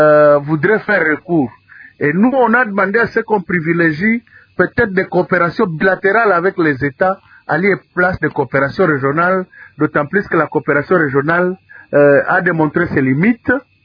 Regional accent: DR Congo; nous-mêmes, peuple congolais

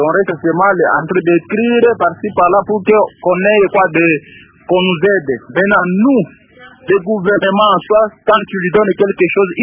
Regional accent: Maniema, DR Congo; ici, chez nous, au Maniema

